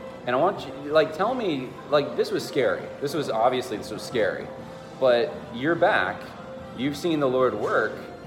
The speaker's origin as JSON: {"language": "English", "region": "California", "country": "United States", "tie": "born there", "said": "You know, I mean, I was born in Southern California."}